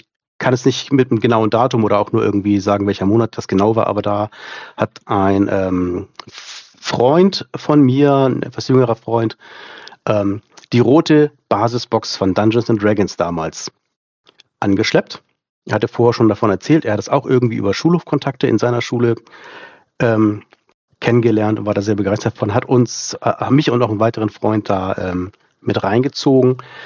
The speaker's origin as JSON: {"language": "German", "region": "Schleswig-Holstein", "country": "Germany", "said": "ich bin 52, komme aus Schleswig-Holstein."}